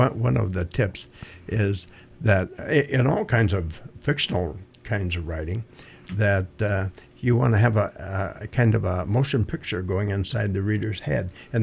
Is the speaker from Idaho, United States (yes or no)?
yes; Idaho, United States; now in Washington, United States; Yes, I grew up in Idaho, but we live in Washington.